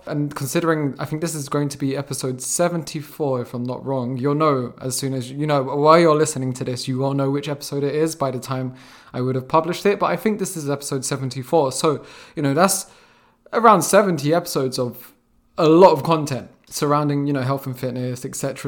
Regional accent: London, United Kingdom; a few stories about me growing up in South London.

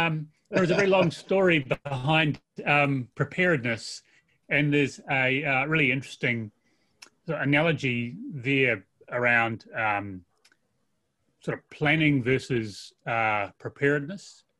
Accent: Christchurch, Canterbury, New Zealand; And so the center of my hometown, Christchurch, was utterly destroyed by the earthquake.

